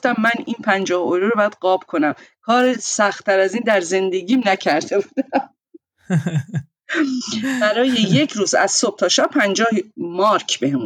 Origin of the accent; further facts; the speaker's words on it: Iran; moved away; همین دلیل اصلا از ایران اومدم بیرون،